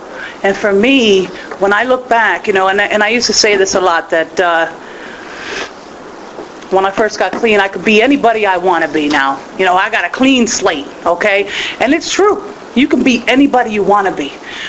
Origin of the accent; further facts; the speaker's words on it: Newport, Rhode Island, United States; I grew up in Newport, Rhode Island.